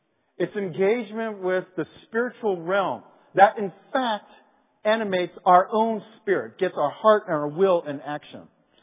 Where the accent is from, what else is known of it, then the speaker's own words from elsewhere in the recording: United States; born there; I was born here in the States and hadn't really had an occasion ever to go back to Korea.